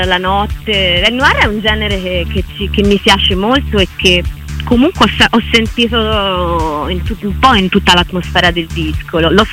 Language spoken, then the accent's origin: Italian; Orvieto, Umbria, Italy; now in Prato, Italy; sono nata a Orvieto, perché la mia mamma è di Orvieto. Sono cresciuta a Orvieto, poi sono venuta a Prato.